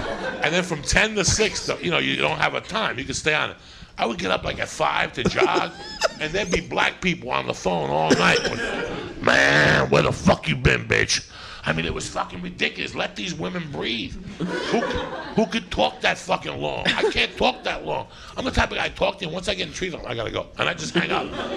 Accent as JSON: {"language": "English", "country": "Cuba", "moved": "yes", "lives_now": "United States", "said": "when I first got to Colorado. Like, I listen, when I came from Cuba, my first friend was a black dude, Jasper Williams."}